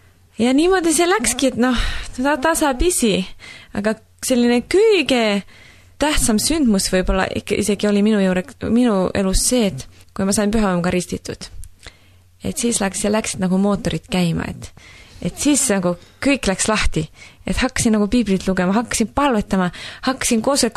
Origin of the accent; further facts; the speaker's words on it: Finland; ma olen muidu Soomest pärit ja meie perekond ei ole sellises kristlik, et me oleme ikka nagu peaaegu kõik soomlased, me oleme luteri koguse liikmed.